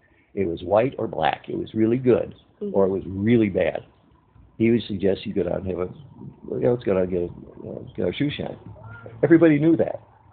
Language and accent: English; Chicago, Illinois, United States; And I said, besides, I'm from Chicago, so New York is my enemy.